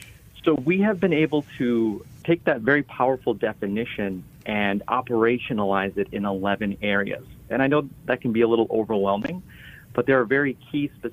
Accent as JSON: {"language": "English", "region": "Wisconsin", "country": "United States", "tie": "born or raised there", "said": "I ran out of funds and I moved back to my hometown in Wisconsin"}